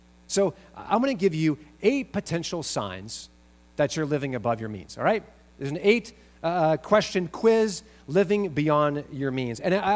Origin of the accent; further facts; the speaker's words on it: Spokane, Washington, United States; I have a really good friend of mine I grew up in Spokane